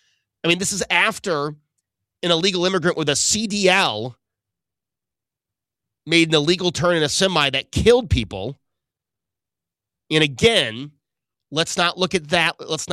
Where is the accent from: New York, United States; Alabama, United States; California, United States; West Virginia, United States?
New York, United States; Again, I will go to my home state of New York.